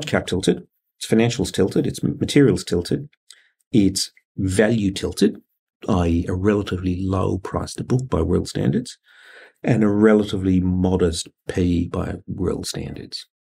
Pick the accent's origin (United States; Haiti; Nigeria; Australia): Australia; I'm, as an Australian investor, I'm going to be looking for largely Australian government local currency bonds.